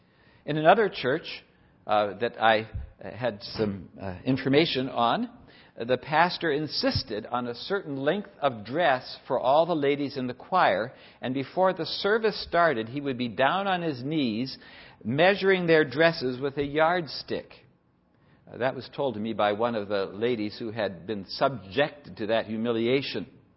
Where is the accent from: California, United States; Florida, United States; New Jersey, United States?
California, United States; Now, when I grew up in Southern California, there were only three television stations available for the three major networks.